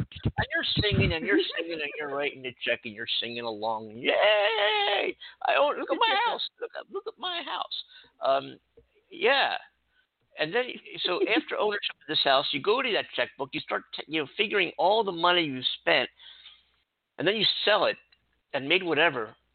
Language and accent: English; East Coast, United States; also born or lived in New York City; now in California, United States